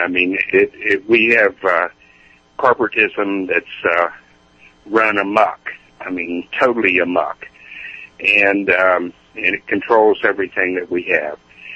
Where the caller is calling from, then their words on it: Biloxi, Mississippi, United States; I'm calling from Biloxi, Mississippi.